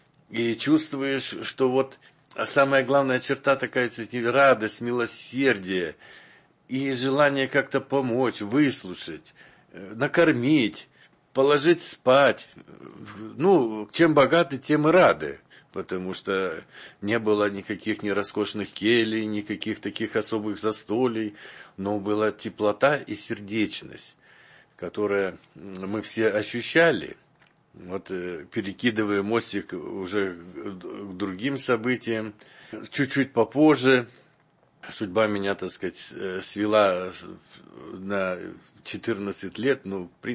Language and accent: Russian; Almaty, Kazakhstan; Я из Алматы приезжал, так сказать, раз в полгода в Троице-Сергию Лавру.